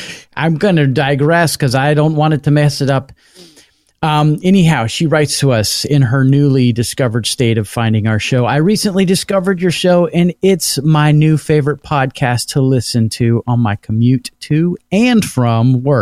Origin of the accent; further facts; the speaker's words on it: Toronto, Ontario, Canada; I'm from Toronto, Ontario, Canada.